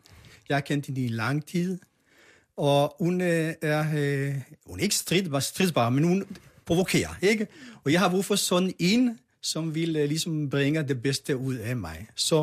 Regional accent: Israel; Danish is a second language; now in Copenhagen, Denmark; Jeg stammer fra Israel. Jeg voksede op i en kibbutz, oplevede 2 kriger som barn, deltog i 2 krige som voksen.

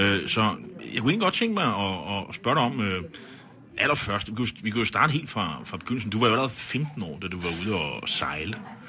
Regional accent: Bornholm, Capital Region of Denmark, Denmark; Og da jeg var barn, og om aftenen, hvor vi sad og spiste pikvar hjemme på Bornholm

